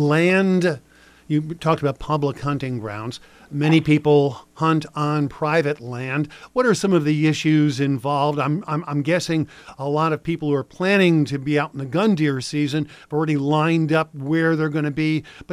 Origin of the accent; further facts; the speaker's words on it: New Jersey, United States; I grew up in New Jersey, so there wasn't a whole lot of hunting going on when I grew up.